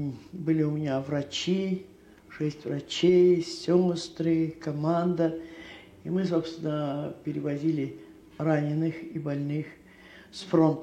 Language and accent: Russian; Yasnaya Polyana, Tula Oblast, Russia; born there; Я родилась в Ясной Поляне в 1884 году. Мне сейчас 82-й год.